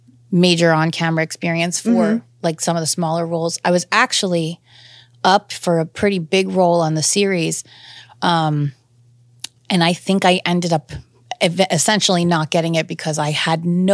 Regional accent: New Jersey, United States; and me being, I'm Irish and Italian from Jersey.

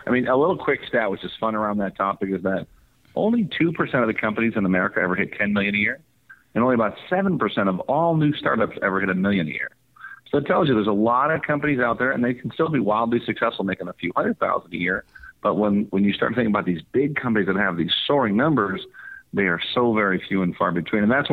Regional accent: Chicago, Illinois, United States; So my journey was, first of all, born and raised in Chicago

